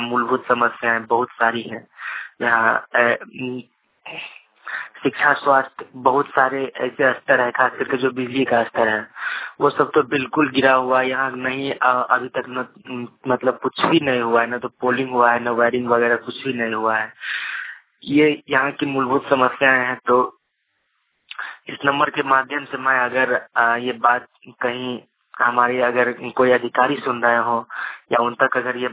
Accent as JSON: {"language": "Hindi", "town": "Kalwahi", "region": "Bihar", "country": "India", "said": "कलवाही जिला मधुबनी बिहार से बात कर रहा हूँ। और मैं नरारपुरवी पंचायत का रहने वाला हूँ।"}